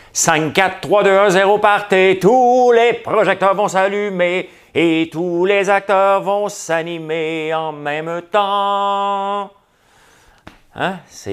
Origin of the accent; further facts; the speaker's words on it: Notre-Dame-de-la-Paix, Quebec, Canada; mon coin, à Saint-André-Avelin, Saint-André-d'Avelin, hein, on est des Avelinois. Je viens aussi, ben, mon vrai village, c'est Notre-Dame-de-la-Paix, mais on était trop gênés de le dire. Maintenant, je suis fier de le dire. Et ça s'appelle les pacificiens. On est des pacificiens.